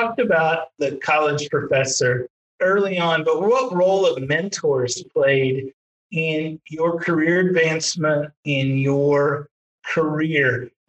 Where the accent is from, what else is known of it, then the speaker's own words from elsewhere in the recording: Texas, United States; And I know that from being a Texan